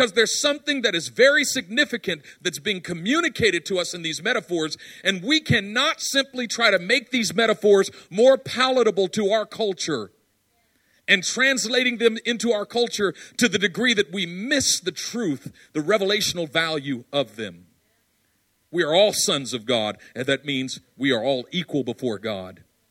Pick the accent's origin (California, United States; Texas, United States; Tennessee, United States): California, United States; Oakland; Now, I grew up in East Oakland. I had a lot of discernment.